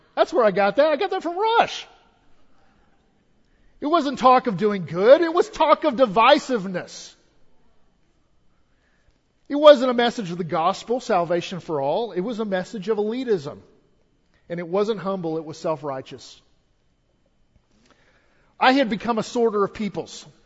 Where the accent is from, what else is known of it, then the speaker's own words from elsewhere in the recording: Amarillo, Texas, United States; I'll never forget, I was a kid growing up in Amarillo.